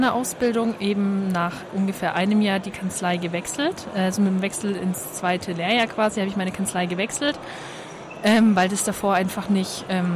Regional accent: Bavaria, Germany; 20 Jahre alt und ich komme aus dem Raum Nürnberg

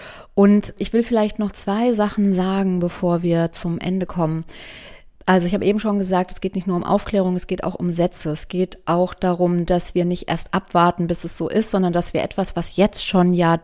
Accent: Germany; ich komme aus Deutschland, ich war noch nicht viel in der Welt

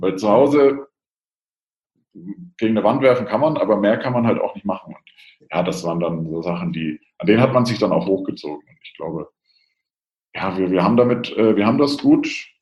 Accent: Bavaria, Germany; Also ich komme aus Franken, deswegen habe ich die ganze Coburg-Geschichte ja so ein bisschen aus der Ferne, aus Rothenburg auch miterlebt.

